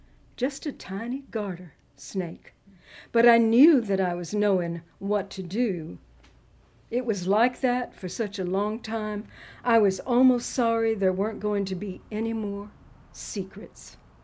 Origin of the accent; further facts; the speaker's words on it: Texas, United States; I grew up in Texas. There were a lot of holy rollers in Texas with tents that near the country club my family belonged